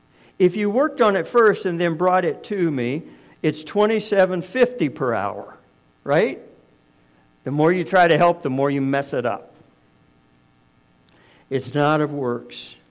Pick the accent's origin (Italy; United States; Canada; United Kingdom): Canada; I'm a Canadian, right? I'm one of the nice guys.